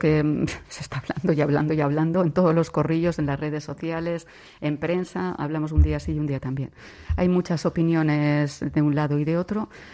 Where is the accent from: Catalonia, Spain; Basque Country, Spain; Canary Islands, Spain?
Basque Country, Spain; Bilbao; me parece maravilloso como bilbaína